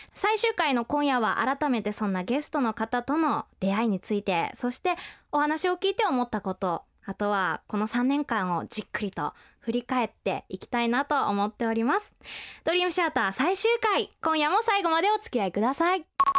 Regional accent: Hiroshima, Japan; 2008年の5月に、まあ、私がまだふるさとの広島にいた頃だったんですけど、

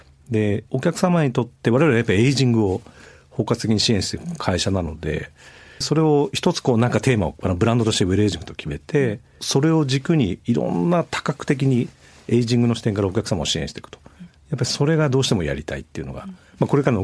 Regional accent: Tokyo, Japan; now in Fukuoka, Japan; 出身は東京ですね、私は。

